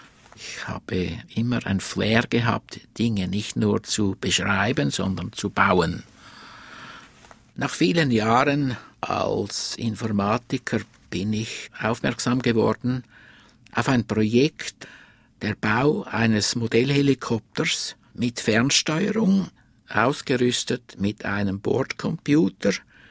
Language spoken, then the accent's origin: German; Winterthur, Zurich, Switzerland; born there; Ich wurde in Winterthur in der Schweiz geboren, im Februar 1934.